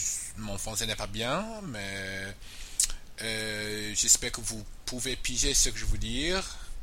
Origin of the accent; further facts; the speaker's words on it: Australia; French is a second language; je viens de l'Australie, je parle un petit peu français. Mais je sais pas, mais je parle le cantonais, je pense.